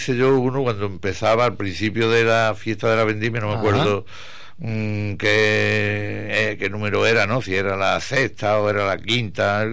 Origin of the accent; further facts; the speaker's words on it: Santiago, Spain; como yo soy de Santiago, pues allí me tira el cuerpo